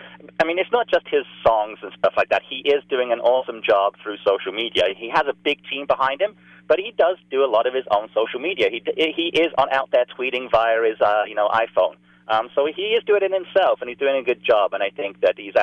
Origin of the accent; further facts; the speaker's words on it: Canada; accent: Canadian; they can't understand me anymore as well because of my strong Canadian accent.